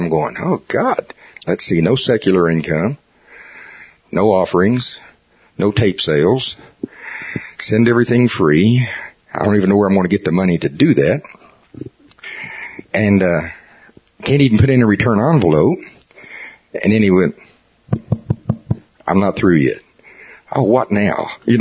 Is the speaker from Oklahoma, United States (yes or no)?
yes; Tulsa, Oklahoma, United States; Do you understand I'm from Tulsa, Oklahoma? I mean, my underwear is made out of a Tulsa faith flag.